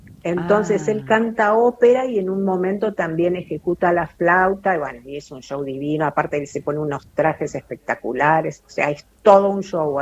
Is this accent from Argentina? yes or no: yes; Argentina; Mira, yo creo que tiene que ver con cómo somos los argentinos.